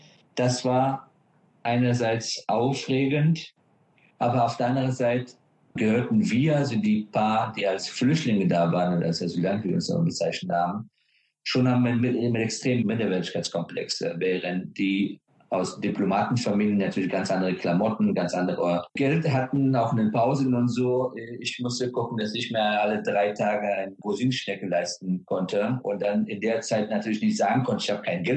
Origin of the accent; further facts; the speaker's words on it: Afghanistan; Und das war mein Weg, damit umzugehen, weil Afghanistan hatte auch zu damaligen Zeitpunkt jetzt in den besten Ruf.